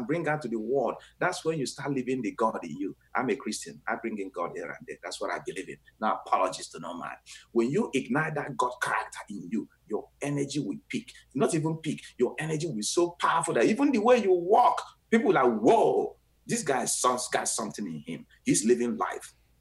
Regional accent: Nigeria; I was in Nigeria, West Africa, my home country, the month of April into May.

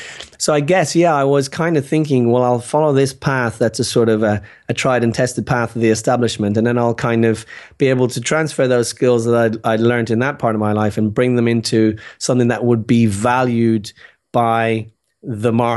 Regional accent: Dublin, Leinster, Ireland; I grew up in Dublin in Ireland.

